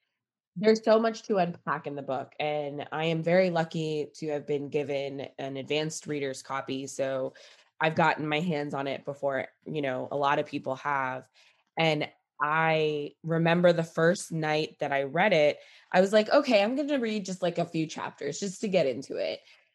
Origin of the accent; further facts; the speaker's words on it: Florida, United States; also born or lived in New York; so I'm from the Bronx originally. I did not grow up in New York. I grew up in Florida